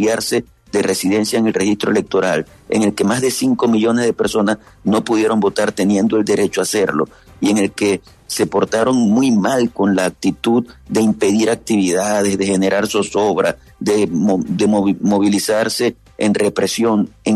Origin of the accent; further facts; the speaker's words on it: Venezuela; una persona que nos da vergüenza como venezolano